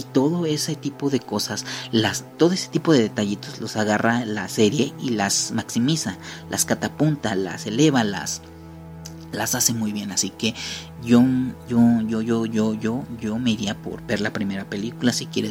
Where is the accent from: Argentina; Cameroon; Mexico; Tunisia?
Mexico; Y me da risa, yo soy mexicano, pero me da risa ese tipo de humor